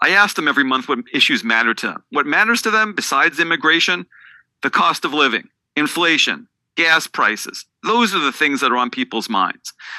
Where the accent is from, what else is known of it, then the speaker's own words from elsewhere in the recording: New York, United States; But I'm originally from Long Island, so I grew up with Jets and Giants.